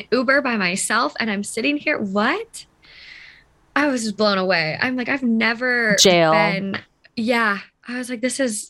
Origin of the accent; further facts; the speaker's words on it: Midwest, United States; now in Los Angeles, United States; I feel like for me, I'm from the Midwest. I'm just like a normal person, normal girl.